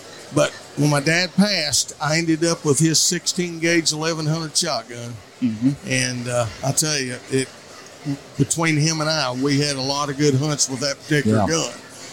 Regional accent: Arkansas, United States; in my home state of Arkansas, there in the Ozarks

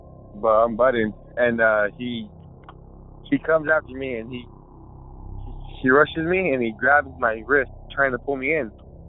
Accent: California, United States; I'm from California.

